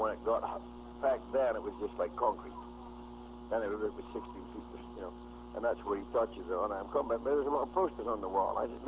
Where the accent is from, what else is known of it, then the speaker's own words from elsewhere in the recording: Scotland, United Kingdom; born there; as everybody knows, I was born in Scotland, and British wrestling is a little different